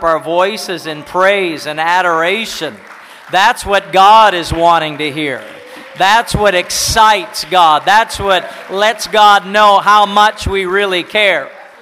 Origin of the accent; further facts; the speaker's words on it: Canada; And I'm from Canada, and it was just water off the duck's back for me.